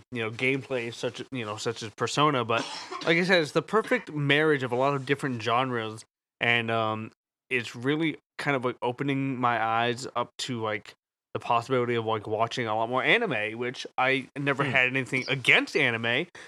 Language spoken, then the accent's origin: English; Corinth, Maine, United States; I live in fucking Maine, but I come from Corinth where cows outnumber people 40 to 1.